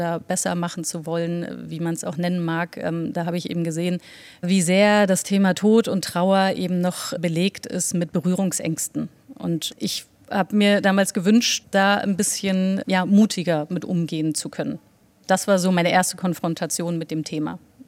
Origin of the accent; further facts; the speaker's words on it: Berlin, Germany; also ich bin ja in Berlin groß geworden und eben nicht in den allerschönsten Bezirken